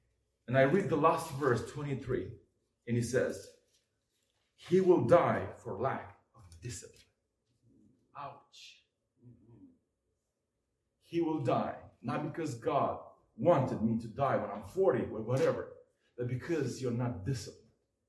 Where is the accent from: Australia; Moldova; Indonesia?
Moldova; now in United States; I grew up in the Republic of Moldova in Europe.